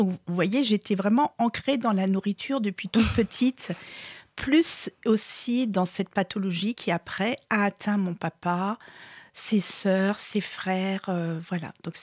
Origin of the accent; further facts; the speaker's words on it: Martinique, France; peut-être parce que je suis originaire de la Martinique.